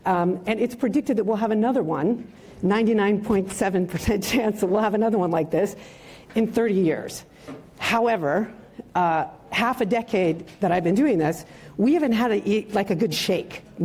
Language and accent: English; San Francisco, California, United States; And I'm an emergency volunteer at my hometown of San Francisco